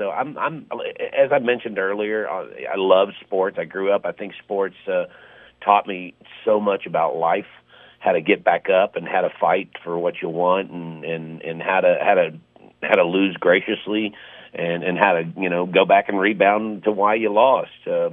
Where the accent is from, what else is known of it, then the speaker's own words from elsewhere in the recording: Dallas, Texas, United States; Well, I grew up in Dallas, Fort Worth. I've been a Dallas Cowboy fan since I was a kid.